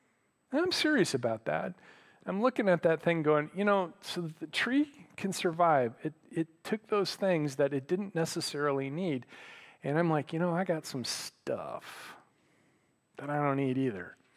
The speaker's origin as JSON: {"language": "English", "region": "Michigan", "country": "United States", "tie": "born or raised there", "said": "the junipers out in the America Southwest are very different than the junipers that I grew up with in Michigan, okay?"}